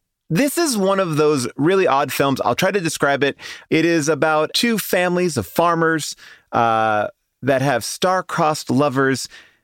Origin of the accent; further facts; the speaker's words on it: Ireland; As an Irish person, there was a lot of things here that I missed.